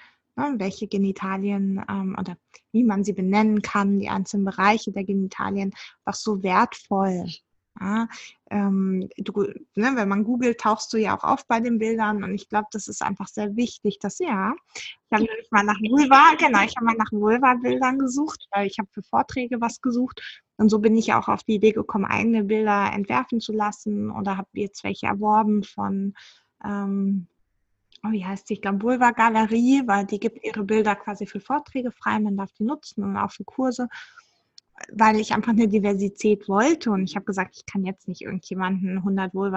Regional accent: Hungary; also ich bin in Ungarn aufgewachsen und dementsprechend suche ich das jetzt noch.

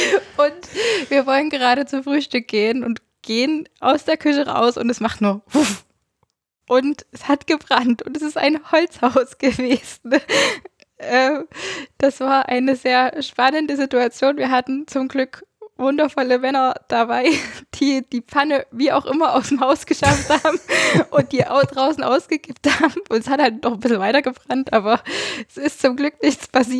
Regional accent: Zschocken, Saxony, Germany; now in Crimmitschau, Germany; Ich komme eigentlich aus Tschoken, also der ganz andere Zipfel vom Kirchenbezirk. Und bin dann vor 5 Jahren, 6 Jahren nach Grimmitschau gezogen.

